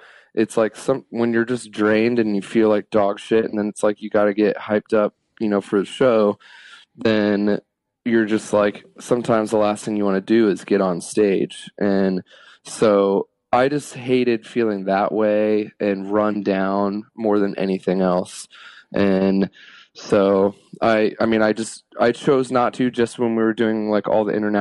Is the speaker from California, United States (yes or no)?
no; Kettering, Ohio, United States; Yeah, I grew up in Dayton, Ohio in a suburb called Kettering